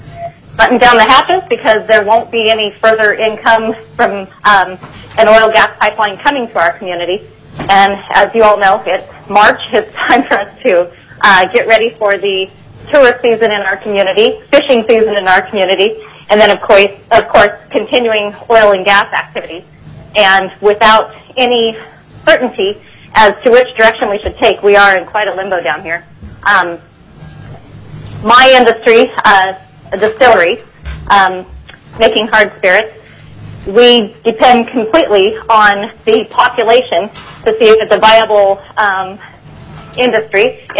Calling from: Sterling, Alaska, United States; I'm calling in from Sterling in Solotna, Alaska

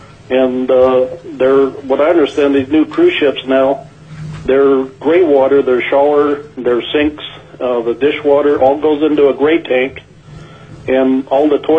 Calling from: Anchorage, Alaska, United States; Yeah, good afternoon. … I'm calling from Anchorage.

